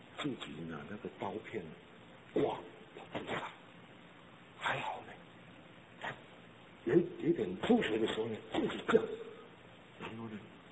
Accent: China; 我们中国人夏天很热，用草席啊铺在床上

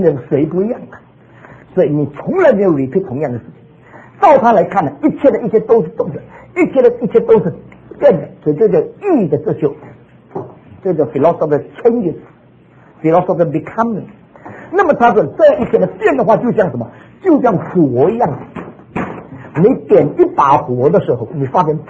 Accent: China; 他认为我们中国人孔子吗？

